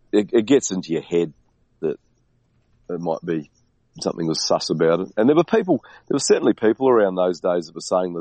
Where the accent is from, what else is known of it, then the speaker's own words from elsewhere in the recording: Tauranga, Bay of Plenty, New Zealand; growing up in New Zealand, like if you, back in the 70s, if you drove to say from where I grew up was a town called Tauranga.